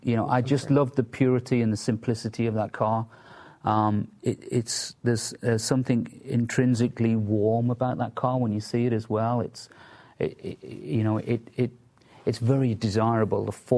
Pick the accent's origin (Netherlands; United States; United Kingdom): United Kingdom; England; I grew up in England.